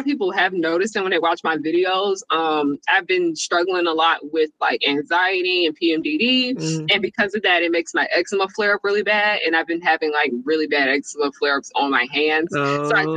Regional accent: Atlanta, Georgia, United States; I am from Atlanta, Georgia, more specifically the Atlanta suburbs, DeKalb County. I'm 22 years old.

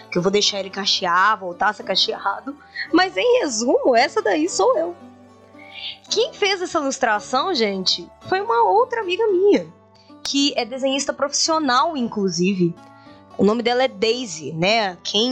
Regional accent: Minas Gerais, Brazil; Sou da região metropolitana de BH.

